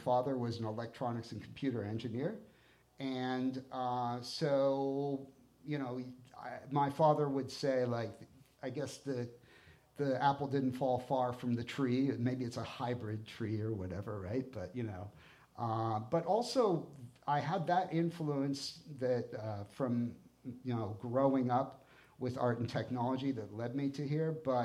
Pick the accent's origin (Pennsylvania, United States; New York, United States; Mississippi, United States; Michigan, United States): Pennsylvania, United States; Erie; also born or lived in Cleveland; I was born in Cleveland and grew up in Erie, Pennsylvania area, both in like the city of Erie, the suburbs of Erie, and country and small town around there.